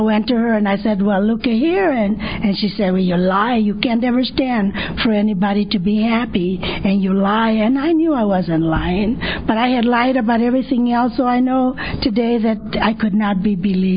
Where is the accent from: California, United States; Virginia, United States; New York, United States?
California, United States; Like Norma, I am a Mexican. I was born and raised in Orange County in a little barrio. You know what a little barrio is? It's a little Mexican community.